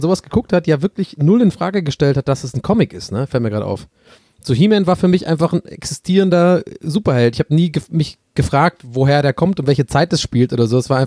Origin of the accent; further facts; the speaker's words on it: Cologne, North Rhine-Westphalia, Germany; du denkst so als Kölner so, hey, das ist doch Driss.